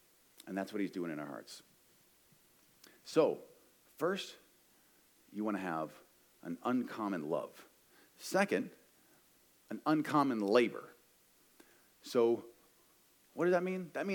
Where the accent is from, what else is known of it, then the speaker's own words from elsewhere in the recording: Ohio, United States; I was 15 or 16, something like that, and I'm from Ohio.